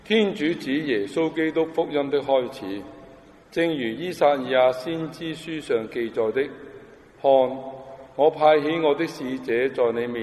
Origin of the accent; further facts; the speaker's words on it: China; 好像我们中国人有一句警句